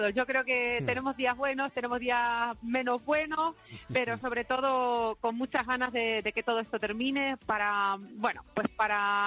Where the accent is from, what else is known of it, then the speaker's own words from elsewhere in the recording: Valencia de Alcántara, Extremadura, Spain; la grabamos en mi pueblo, en Valencia de Alcántara.